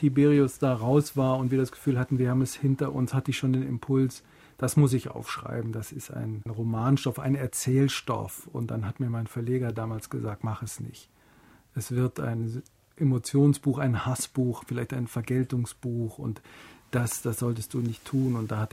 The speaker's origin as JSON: {"language": "German", "region": "Berlin", "country": "Germany", "tie": "born or raised there", "said": "ich bin in Berlin aufgewachsen, ich war als Kind in Berlin, in dieser Frontstadt"}